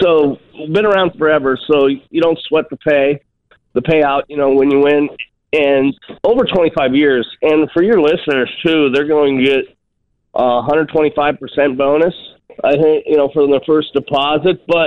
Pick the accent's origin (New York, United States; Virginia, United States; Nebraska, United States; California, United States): Nebraska, United States; I grew up in Nebraska, so I grew up with Texas kind of getting the best of us for the most part when I was younger.